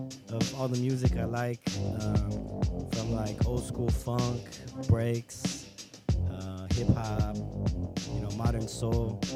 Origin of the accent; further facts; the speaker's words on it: Los Angeles, California, United States; now in Beijing, China; Yeah, I'm from Los Angeles.